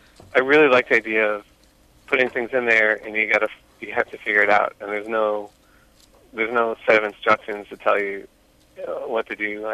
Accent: Lexington, Missouri, United States; now in St. Louis, United States; I grew up in Lexington, Missouri. It's like a small town outside of Kansas City here in Missouri. I grew up there, and then we moved to St. Louis, like, my last year of high school

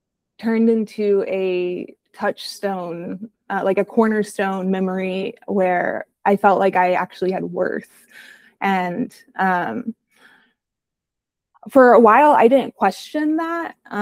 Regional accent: Midland, United States; growing up in Midland, it's like, if you're wearing boots with like jewels on them, everyone's going to judge you

